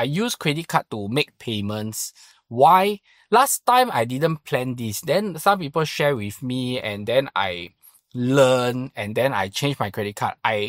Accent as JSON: {"language": "English", "country": "Singapore", "said": "but as a Singaporean, I feel that the good thing is these Endowers"}